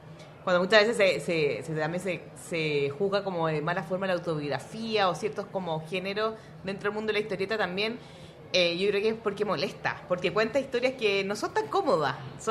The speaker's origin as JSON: {"language": "Spanish", "town": "Santiago", "region": "Santiago Metropolitan Region", "country": "Chile", "tie": "born there", "said": "nací en una ciudad, en Santiago de Chile, y nací en el centro de la ciudad."}